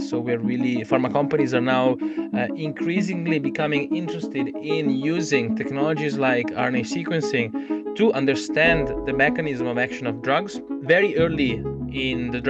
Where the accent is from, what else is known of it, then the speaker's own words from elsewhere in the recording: Piedmont, Italy; English is a second language; I'm from Italy. I was born in 1990 in a little town close to Turin.